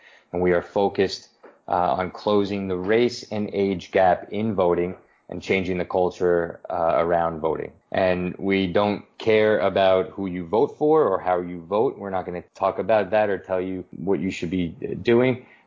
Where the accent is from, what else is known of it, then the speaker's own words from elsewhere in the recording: New York City, New York, United States; I'm from New York City, and I went to the College of St. Rose in Albany, New York, and studied high school education.